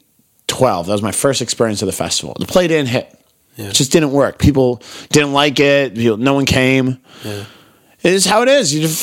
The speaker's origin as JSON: {"language": "English", "country": "United States", "said": "I'm an American, man."}